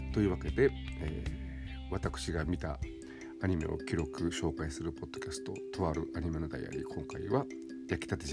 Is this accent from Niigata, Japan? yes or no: no; Nagoya, Aichi, Japan; その友達っていうのが、地元名古屋の